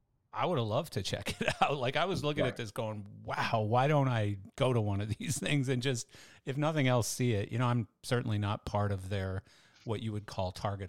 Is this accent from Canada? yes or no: yes; Calgary, Alberta, Canada; I'm from Calgary.